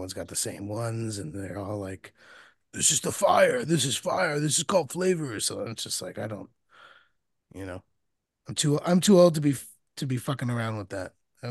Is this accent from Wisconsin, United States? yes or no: no; New Jersey, United States; Yeah, I grew up in Jersey. Jersey's fully recreational.